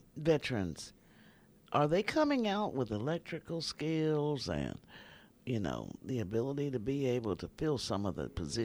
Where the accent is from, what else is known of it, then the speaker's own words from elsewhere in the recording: Kansas City, Missouri, United States; I'm from Kansas City.